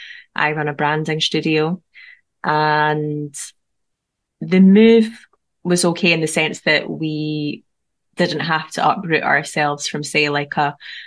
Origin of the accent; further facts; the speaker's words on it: Edinburgh, Scotland, United Kingdom; And while I love my hometown of Edinburgh, I was feeling this call to get out of the city, live somewhere a bit more rural.